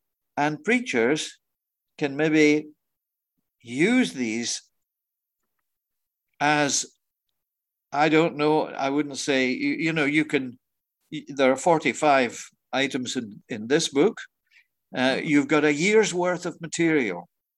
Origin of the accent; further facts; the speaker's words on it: Edinburgh, Scotland, United Kingdom; I'm from Edinburgh myself and I know Dalkeith, but I haven't been at the graveyard.